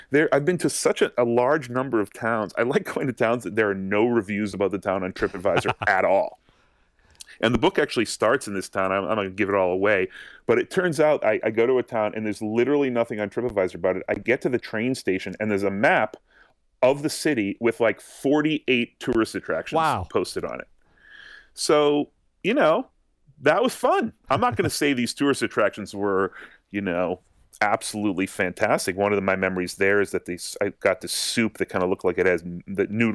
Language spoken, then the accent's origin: English; Massachusetts, United States; which I'm from Massachusetts, so I've certainly been on a tour like that.